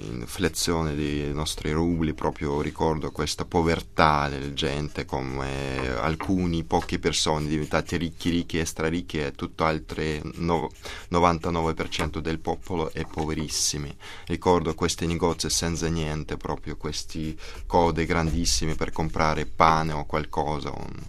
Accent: Russia; Italian is a second language; io ho finito il conservatorio di Mosca proprio 2 anni fa, così diciamo che sono cresciuto nella Russia e imparato tante cose.

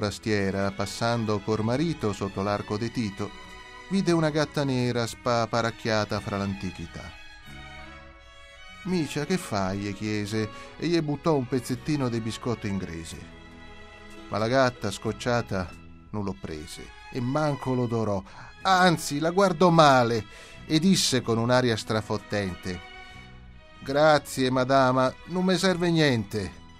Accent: Lombardy, Italy; now in Rome, Italy; Io non sono romano, sono lombardo, sono romano d'adozione perché ormai da quasi 20 anni vivo in questa città. Non ho mai imparato a parlare romano

